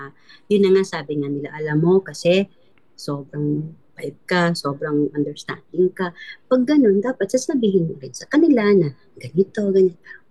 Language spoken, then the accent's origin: Tagalog; Cebu, Central Visayas, Philippines; So, galing ako sa Cebu eh.